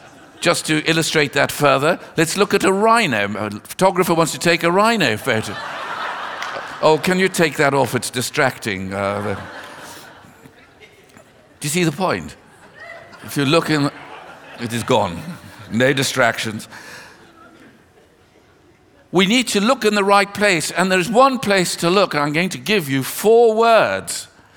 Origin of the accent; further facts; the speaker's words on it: South Africa; now in London, United Kingdom; I grew up in South Africa, as I told you, came to live in London